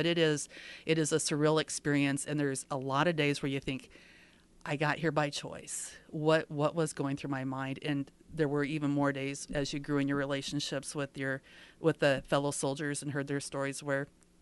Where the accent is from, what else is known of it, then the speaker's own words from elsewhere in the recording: Denison, Iowa, United States; Particularly if you grow up in Western Iowa in an upper middle class family, you're insulated your entire life. I grew up in Denison. The folks in Crawford County knew my family.